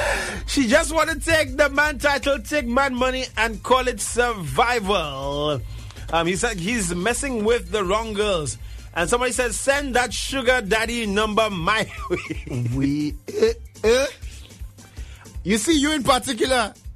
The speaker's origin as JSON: {"language": "English", "country": "St. Lucia", "said": "And yes, I'm from St. Lucia."}